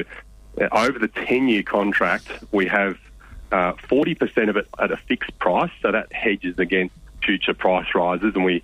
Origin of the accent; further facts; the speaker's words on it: Mildura, Victoria, Australia; I'm originally a country boy growing up in Mildura